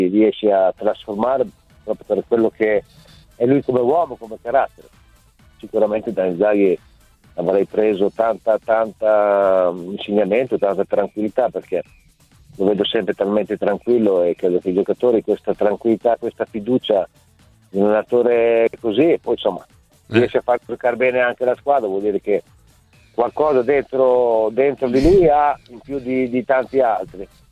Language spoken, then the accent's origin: Italian; Bologna, Emilia-Romagna, Italy; Io sono bolognese, ammiro quella di Bologna